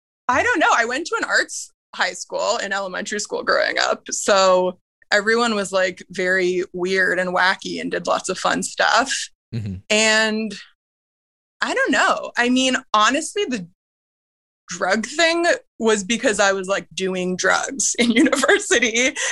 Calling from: Toronto, Ontario, Canada; I'm calling from Toronto.

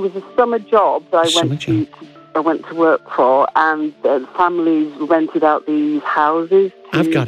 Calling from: Cambridge, East of England, United Kingdom; I'm phoning from Cambridge.

